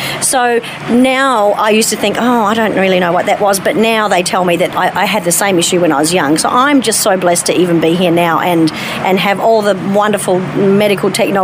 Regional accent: Palmerston North, Manawatū-Whanganui, New Zealand; born there; also born or lived in Auckland / Christchurch / Sydney / Mount Isa; Whilst I was born in Palmerston North, we lived all over Auckland, Christchurch, moving to Sydney, Mount Isa. We lived everywhere. We were moving every year, pretty much.

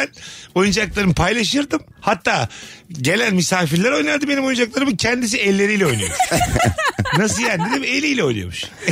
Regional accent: Bursa, Turkey; Ama biz zaten Bursa'da büyüdük yani.

